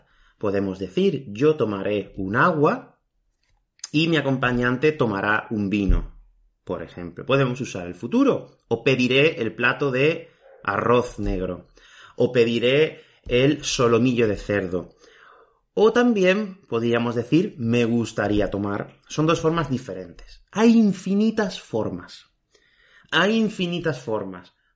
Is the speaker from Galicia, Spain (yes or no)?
no; Málaga, Andalusia, Spain; te vienes aquí a Málaga, de donde yo soy, Málaga